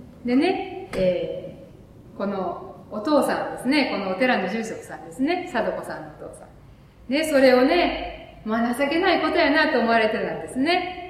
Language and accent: Japanese; Hiroshima, Japan; 私も広島ですから、おーと思ったんですが